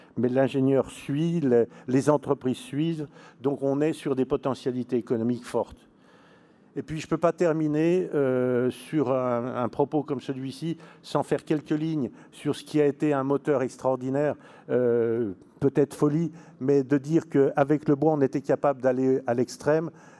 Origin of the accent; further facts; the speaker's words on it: France; Il fallait quand même que moi, en tant que Français, je remercie un petit peu nos amis suisses